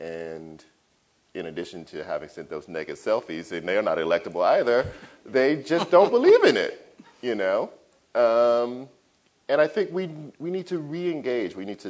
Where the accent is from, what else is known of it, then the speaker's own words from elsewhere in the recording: Louisiana, United States; I try not to write so much about it because, you know, it's so obvious I'm from Louisiana.